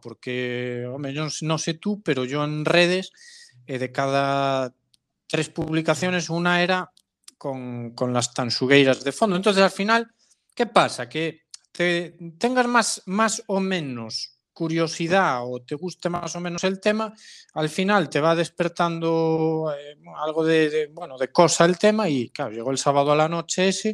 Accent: Galicia, Spain; yo soy gallego de pura cepa

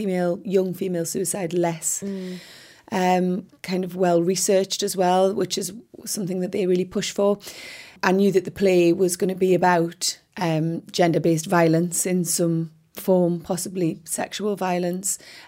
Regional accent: North East England, United Kingdom; I'm a writer from the Northeast

